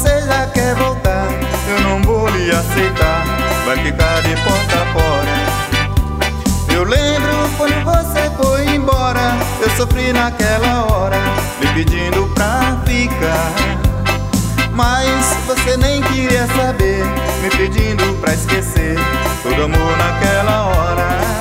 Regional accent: Bahia, Brazil; Lá na Bahia, na minha terra natal.

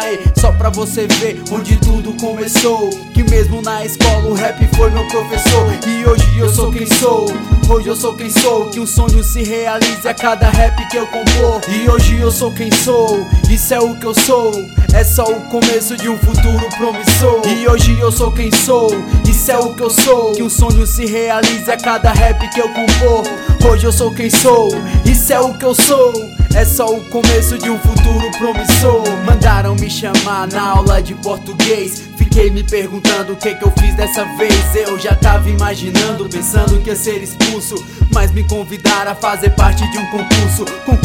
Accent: Tianguá, Ceará, Brazil; Tenho 25 anos, sou de Tianguá, Ceará.

